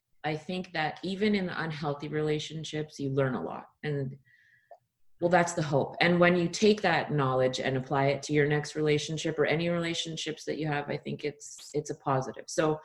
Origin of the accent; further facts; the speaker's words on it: Canada; now in Los Angeles, United States; I am Canadian living in Los Angeles.